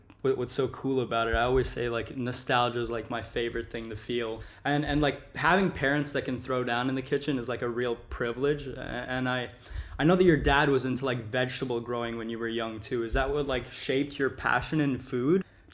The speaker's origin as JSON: {"language": "English", "country": "India", "lives_now": "Dubai, United Arab Emirates", "said": "I'm calling you from Dubai, and it's really known as a food city. Like I'm Indian, and some of the best Indian food that I've had is right here"}